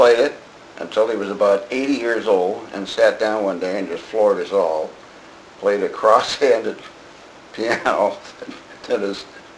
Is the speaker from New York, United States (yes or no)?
no; Detroit, Michigan, United States; I'm from Detroit, and back in that time, we're looking at around 1960, 61, too, in that area.